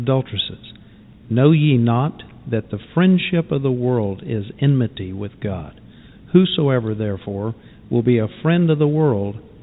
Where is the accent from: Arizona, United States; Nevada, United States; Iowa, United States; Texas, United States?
Texas, United States; Houston; But Pastor, it seems perfectly normal growing up in Houston, fourth largest city in the United States